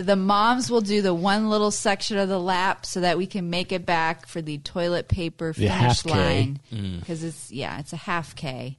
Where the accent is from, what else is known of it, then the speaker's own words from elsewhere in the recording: Nebraska, United States; I grew up in Nebraska